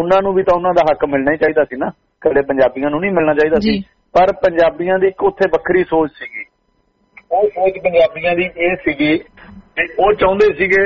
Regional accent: Haryana, India; ਮੇਰੇ ਜਨਮ ਤੋਂ 3 ਸਾਲ ਪਹਿਲਾਂ ਪੰਜਾਬੀ ਸੂਬਾ ਬਣ ਗਿਆ ਜੀ, ਤੇ ਅਸੀਂ ਮੈਂ ਹਰਿਆਣੇ ਦੇ ਵਿੱਚ ਆ ਗਿਆ। ਮੈਂ ਹਰਿਆਣੇ ਚ ਆ ਗਿਆ ਜਦੋਂ ਨੂੰ ਮੈਂ ਸਕੂਲ ਜਾਣ ਜੋਗਾ ਹੋਇਆ

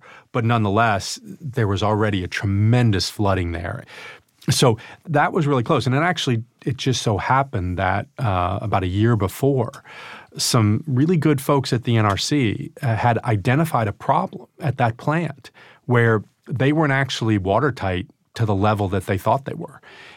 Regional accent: Albany, New York, United States; Upstate New York, from Albany.

